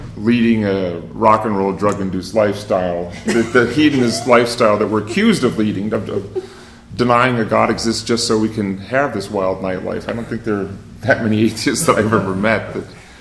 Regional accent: Minnesota, United States; Right now, back in my home state of Minnesota, in Rochester, Minnesota, I'm part of an interfaith council

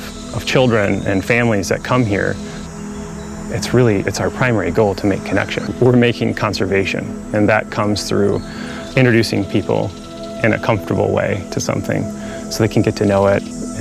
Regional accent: Missouri, United States; I was raised in Missouri. Forests are really, woody plants are like my home.

